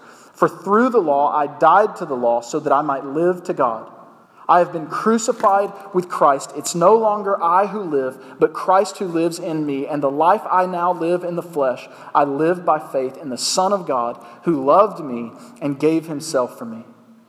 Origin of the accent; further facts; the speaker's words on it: Southern United States, United States; I grew up in the South. That was a thing.